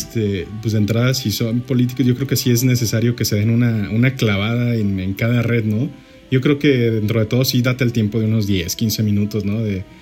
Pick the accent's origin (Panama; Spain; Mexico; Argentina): Mexico; En nosotros como mexicanos.